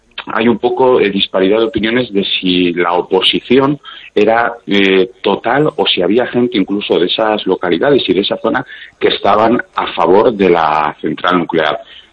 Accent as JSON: {"language": "Spanish", "town": "Valencia de Don Juan", "region": "Castile and León", "country": "Spain", "said": "yo soy de León, y todo esto surge curiosamente porque yo soy de un pueblo al sur de León, Valencia de Don Juan"}